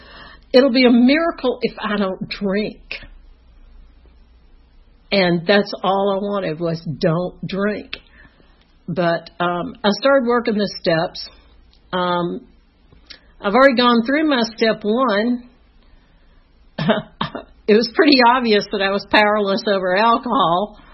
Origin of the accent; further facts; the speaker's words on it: Atlanta, Georgia, United States; I was born in 1955 in Atlanta at Crawford Long Hospital downtown. I grew up in Buckhead.